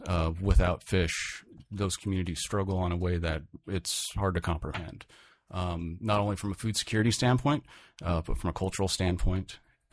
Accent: Bethel, Alaska, United States; because growing up in Bethel and then also over on the Yukon, having the hands-on experience of seeing what the fish are doing

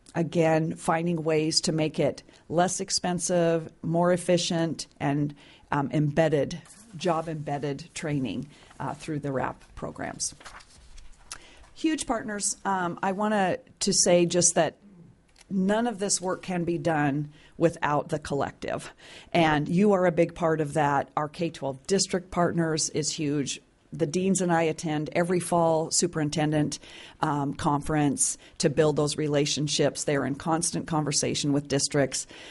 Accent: Juneau, Alaska, United States; I was born and raised in Juneau. I went outside for my education, spent 26 years in another state as a professional, and then was able to come back to Alaska

